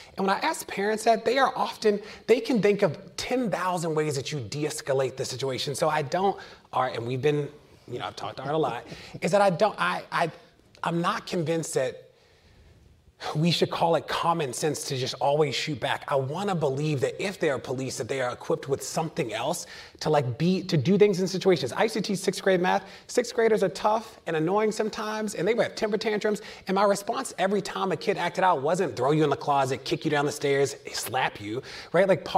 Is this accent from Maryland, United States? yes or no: yes; Baltimore, Maryland, United States; I'm from Baltimore, live in Baltimore, don't dislike the chief